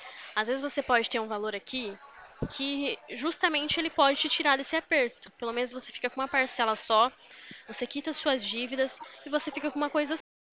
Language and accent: Portuguese; Limeira, São Paulo, Brazil; Eu sou aqui de Limeira